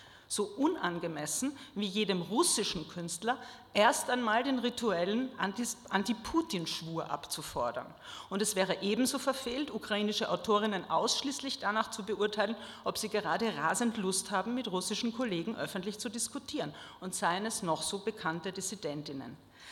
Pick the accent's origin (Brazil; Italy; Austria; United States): Austria; Ich kenne das aus meinem Heimatland Österreich.